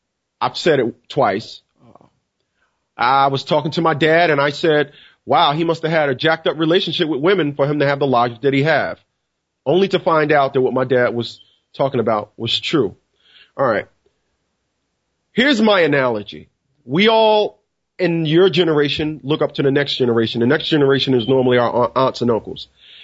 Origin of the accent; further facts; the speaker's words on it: Newark, New Jersey, United States; I am from Newark, New Jersey. I was brought up in poverty.